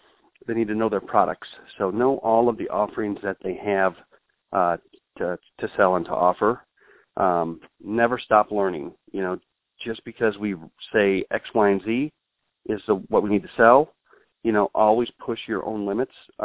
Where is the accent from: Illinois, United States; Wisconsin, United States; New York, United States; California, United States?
Wisconsin, United States; And I don't mind saying I grew up in Wisconsin on a farm.